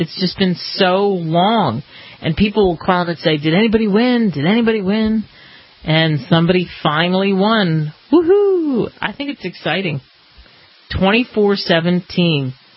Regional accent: New Jersey, United States; I haven't seen a mosquito truck since I was, I want to say, 10 years old, growing up in New Jersey.

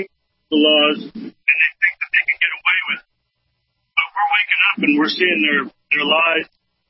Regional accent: Virginia, United States; I'm from Accomack County, Virginia.

